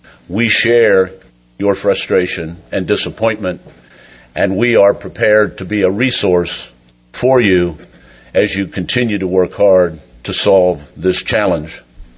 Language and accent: English; Kentucky, United States; I have seen it from my home state of Kentucky